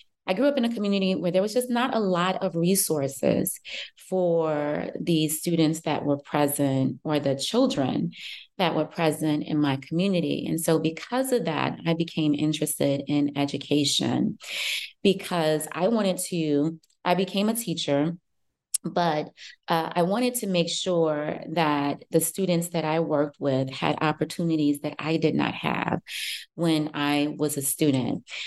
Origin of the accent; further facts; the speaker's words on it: Chicago, Illinois, United States; So I live in Chicago. I grew up in Chicago. And I grew up, something that I talk about often is the fact that I grew up in a very impoverished community.